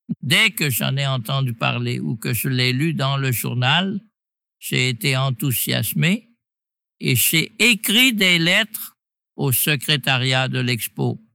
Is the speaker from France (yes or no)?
no; Mechelen, Flanders, Belgium; je suis né en 1935 à Malines, où je vis toujours.